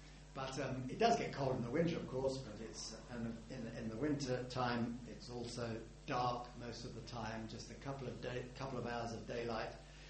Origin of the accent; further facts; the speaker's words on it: Gloucester, South West England, United Kingdom; You've heard that I come from Gloucester.